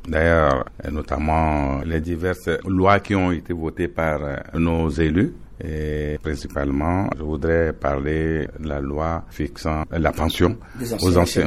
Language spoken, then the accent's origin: French; Central African Republic; chez nous en République centrafricaine.